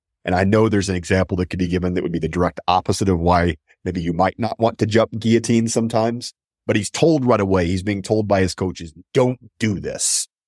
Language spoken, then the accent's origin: English; Texas, United States; It's partly because I'm from Texas. And my mom is from Louisiana